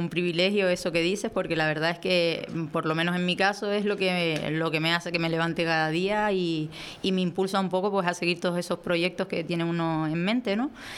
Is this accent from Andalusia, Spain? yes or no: no; Pinoleris, Canary Islands, Spain; Crecí viviendo en Pinoleris